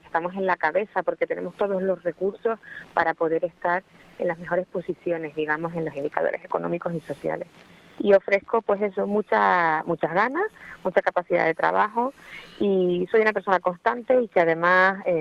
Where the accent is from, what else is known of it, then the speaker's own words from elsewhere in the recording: Canary Islands, Spain; Yo soy canaria desde, vamos, la puntita de los dedos de los pies hasta el último pelito de la cabeza.